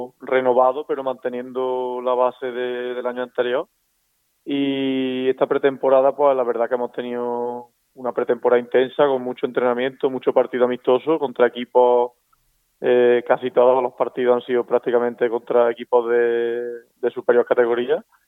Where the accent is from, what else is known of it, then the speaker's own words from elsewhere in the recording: Córdoba, Andalusia, Spain; varios de los jugadores de nuestro equipo, de Écija, pues somos de Córdoba